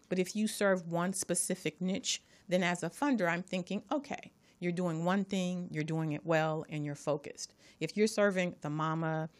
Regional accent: Los Angeles, California, United States; Because I'm from Watts and I'm telling you this isn't going to work.

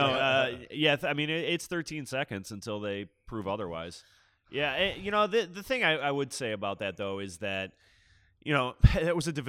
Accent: Lewiston, New York, United States; I grew up in Lewiston, so literally right across the river from Canada. So I've always felt like, you know, watching Hockey Night in Canada as a kid

